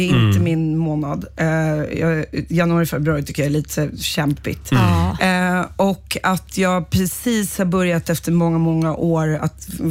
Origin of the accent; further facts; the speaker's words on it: United States; Jag glömmer att jag är amerikan.